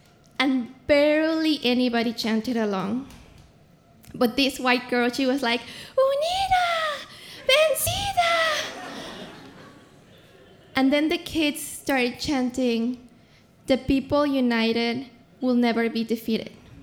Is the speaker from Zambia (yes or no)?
no; Mexico City, Mexico; I come from Mexico City.